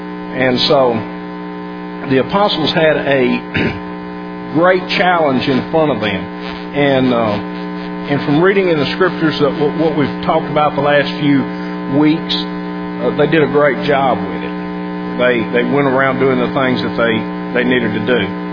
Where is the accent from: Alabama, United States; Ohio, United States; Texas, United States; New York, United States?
Alabama, United States; I grew up in Alabama. And I grew up in an area that had lots of Churches of Christ.